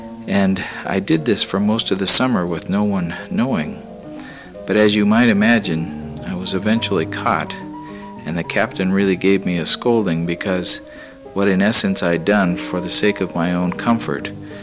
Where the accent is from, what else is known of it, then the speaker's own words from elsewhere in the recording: Tacoma, Washington, United States; I'm from Tacoma, Washington.